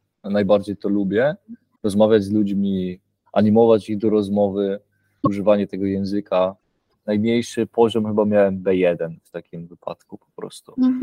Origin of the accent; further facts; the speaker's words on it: Hamburg, Germany; Urodziłem się w Hamburgu, ale rodzice pochodzą z Polski, jakby zjechali w latach 80. Więc jakby gdzieś tam też wychowałem się w tej Polonii w Niemczech, ale mogłem wchłonąć kulturę niemiecką, też język.